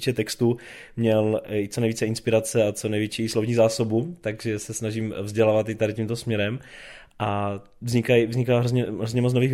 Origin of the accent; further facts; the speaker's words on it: Kopřivnice, Moravian-Silesian Region, Czechia; now in Brno, Czechia; já teda jsem původem ze Severní Moravy, nebo Moravskoslezská z Kopřivnice a připadá mi, že lidi u nás jsou takový hodně jako kdyby uzavření do sebe a je to tam takový jako drsný, je ta krajina.